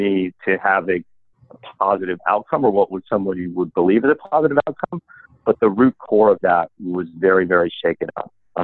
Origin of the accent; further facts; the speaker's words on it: Kansas, United States; So, to go back in time, I grew up in Kansas. I was one of four kids in a suburban, nice suburban household.